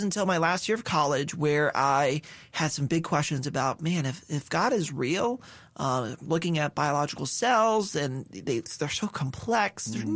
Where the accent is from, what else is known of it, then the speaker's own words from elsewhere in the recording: Boynton Beach, Florida, United States; Yeah, I was born and raised in Boynton Beach, Florida. So we're from the South Florida area.